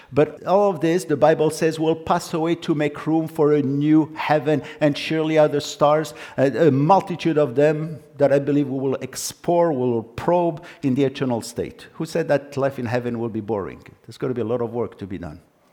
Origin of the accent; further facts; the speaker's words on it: Casablanca, Casablanca-Settat, Morocco; See, I was born in Casablanca, Morocco, and born and lived not far from what I consider the most beautiful beaches in the world